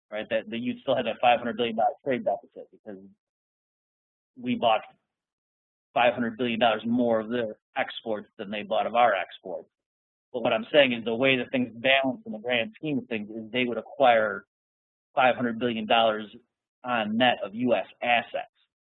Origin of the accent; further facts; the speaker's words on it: United States; I say we, like, because I'm an American, is a bond.